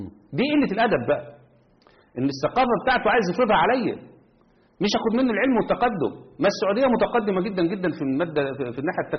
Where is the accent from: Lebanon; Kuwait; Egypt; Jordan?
Egypt; انا راجل مصري وعايش في مصر